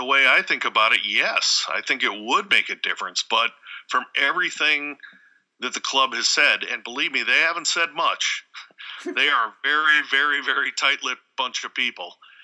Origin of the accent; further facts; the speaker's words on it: Minneapolis, Minnesota, United States; And even though I'm from Minneapolis, I want the stadium here so bad.